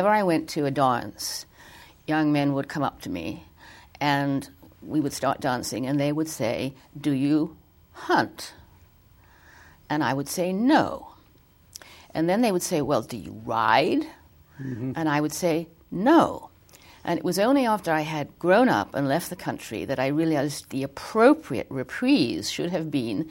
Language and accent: English; South East England, United Kingdom; I was born in England, raised in the home counties, horse country, refused to ride.